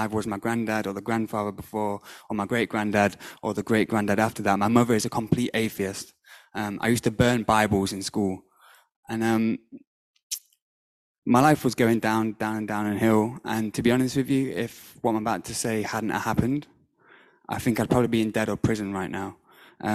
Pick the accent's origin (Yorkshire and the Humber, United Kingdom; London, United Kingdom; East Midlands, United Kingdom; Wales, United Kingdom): East Midlands, United Kingdom; Nottingham; But I was born and raised in Nottingham. I'm 28 years old. I was born into a Freemason family.